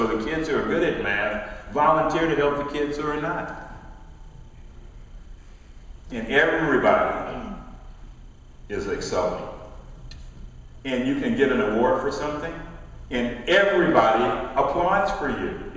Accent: Cleveland, Ohio, United States; I'm also from Cleveland, and I'm getting old.

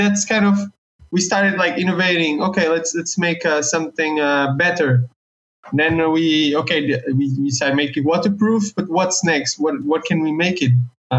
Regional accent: Portugal; English is a second language; Actually, I'm from Portuguese. I'm here because my family is here.

